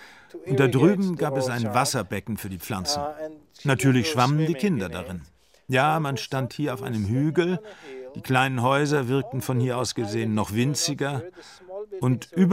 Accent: Jerusalem, Jerusalem District, Israel; German is a second language; In Jerusalem, wo ich aufgewachsen bin, gab es auch einen Zoo.

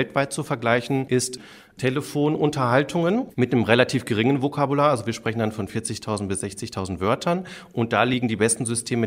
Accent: North Rhine-Westphalia, Germany; Ich komme aus dem Ruhrgebiet, da wird R eigentlich EA ausgesprochen, R.

